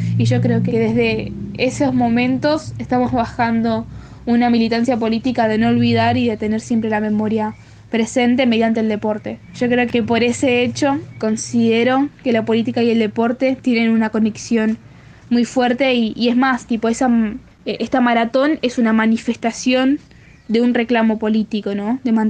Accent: Berazategui, Buenos Aires Province, Argentina; de Berazategui, provincia de Buenos Aires, y tengo 17 años.

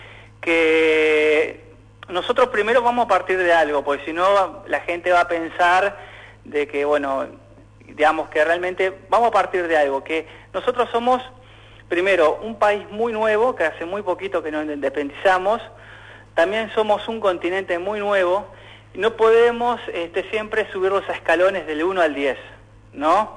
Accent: Gualeguaychú, Entre Ríos, Argentina; yo soy de Gualeguaychú y cuando era chico, yo tengo 39 años

